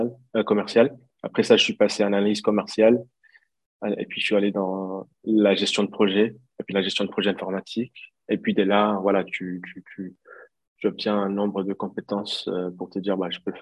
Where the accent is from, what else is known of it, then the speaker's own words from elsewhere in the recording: DR Congo; J'ai dit, je suis indien, mais j'ai vécu au Congo, où j'ai grandi au Congo, où de temps en temps, je dis même, je suis africain ou centrafricain, parce que à la base, on est des Burundis et Rwanda et Tanzanie. Après, je dis, je suis d'origine indienne.